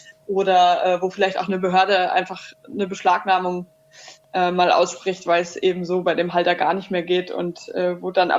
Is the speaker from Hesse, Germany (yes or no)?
yes; Hesse, Germany; accent: Hessian; ich komme ursprünglich aus Hessen, das wird man wahrscheinlich auch am Akzent ein bisschen merken.